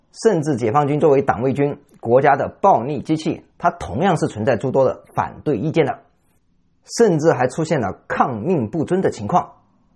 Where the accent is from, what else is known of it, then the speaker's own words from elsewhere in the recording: China; 我们中国人小时候都要学一篇课文